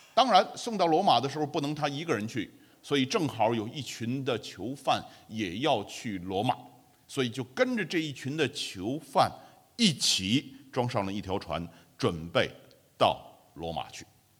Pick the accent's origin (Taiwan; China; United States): China; 地中海沿岸呢，就跟我们中国人的这个华北地区很像。